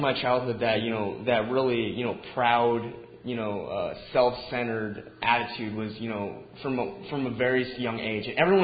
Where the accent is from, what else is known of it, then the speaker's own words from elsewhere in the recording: Manhattan, Kansas, United States; born there; I was born in Manhattan, Kansas.